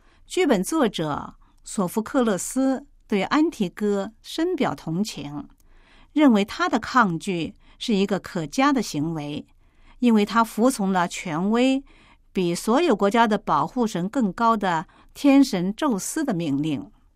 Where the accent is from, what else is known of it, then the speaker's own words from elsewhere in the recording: China; 自然法律这观念对我们中国人来说是极其生疏的